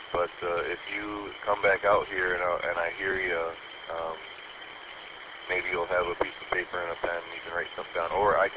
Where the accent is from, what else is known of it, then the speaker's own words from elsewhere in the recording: Saginaw, Michigan, United States; because I'm from Saginaw. And my QTH is in Saginaw, but I like to come up here several times a year.